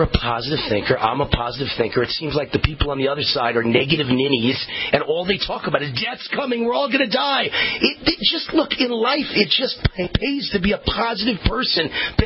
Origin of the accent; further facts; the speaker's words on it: Mount Vernon, New York, United States; more of my life was spent in New York than any other place. Went to Columbia University, you know, born and raised in Mount Vernon on the Bronx borderline.